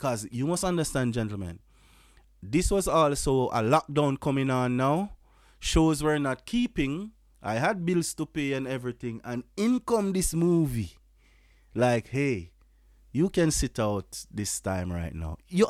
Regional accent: Jamaica; So, because we know what, we are from Jamaica. We know what James Bond is.

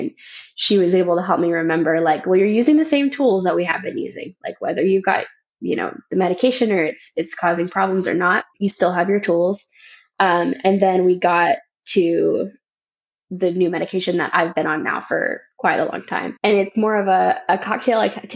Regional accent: the South, United States; So I grew up in the South on the East Coast. And so it's a more traditional culture.

